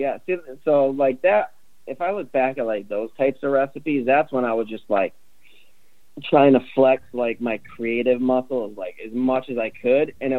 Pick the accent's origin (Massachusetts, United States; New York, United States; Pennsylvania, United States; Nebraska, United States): Massachusetts, United States; Westfield; I'm from Westfield, Massachusetts.